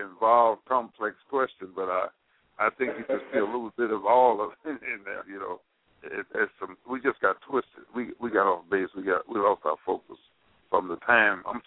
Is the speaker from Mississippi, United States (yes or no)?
yes; Mississippi, United States; moved away; I came here in 1947 from Mississippi.